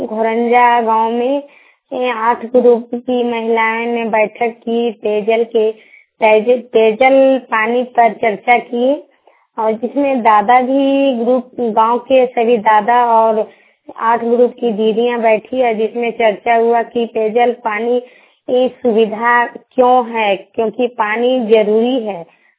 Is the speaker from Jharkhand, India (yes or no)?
yes; Ghurmunda, Jharkhand, India; मैं ग्राम घुरमुंडा से हूँ, मेरा प्रखंड जयनगर है और मेरा डिस्ट्रिक्ट कोडरमा है।